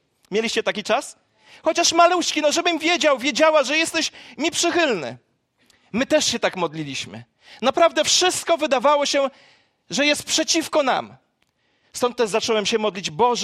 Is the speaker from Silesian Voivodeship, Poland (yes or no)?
no; Gąsocin, Masovian Voivodeship, Poland; Ja jestem z Gąsocina, rodak dzisiaj, mam rodaka tutaj na nabożeństwie